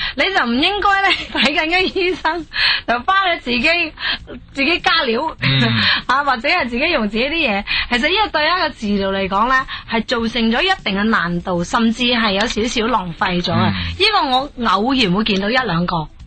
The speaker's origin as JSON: {"language": "Cantonese", "country": "China", "said": "佢嗰种皮肤咧，就系我哋中国人男女都好羡慕嗰种白里透红"}